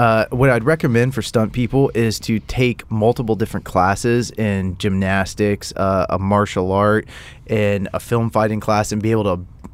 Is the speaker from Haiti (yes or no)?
no; Ohio, United States; I'm coming from Ohio, so it was a completely foreign thing.